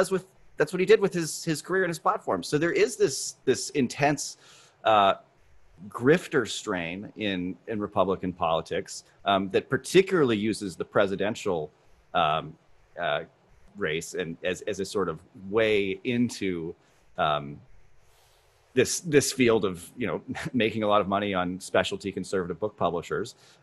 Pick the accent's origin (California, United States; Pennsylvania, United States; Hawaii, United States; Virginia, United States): Virginia, United States; I mean, I grew up in Virginia, so I'm very familiar with the politics there, living there right now.